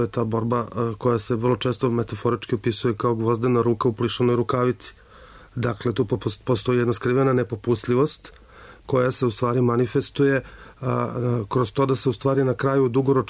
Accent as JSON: {"language": "Croatian", "country": "Croatia", "said": "Mi smatramo, mi kao Hrvati, ili tako, koji nismo fašisti"}